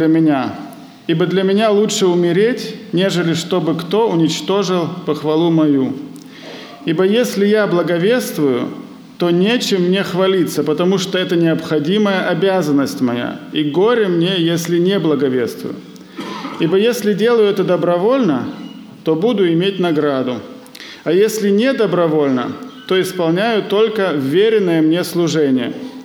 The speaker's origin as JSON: {"language": "Russian", "town": "Novokuznetsk", "region": "Kemerovo Oblast", "country": "Russia", "tie": "born or raised there", "moved": "yes", "lives_now": "Germany", "said": "я приехал из Германии. Мы вообще родом с Сибири, Новокузнецк город. В 1983 году мы с родителями переехали на постоянное место жительства в Германию, ну и с тех пор там живу."}